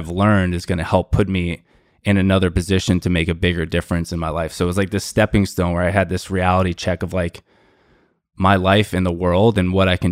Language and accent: English; Florida, United States; lived and grew up in South Florida. Virginia was like the farthest north I'd ever been from growing up in Florida.